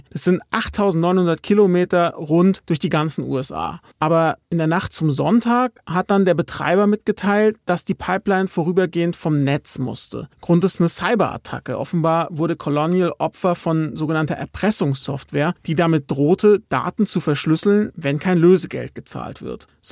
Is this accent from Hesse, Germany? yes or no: yes; Hesse, Germany; Und das sage ich als Hesse.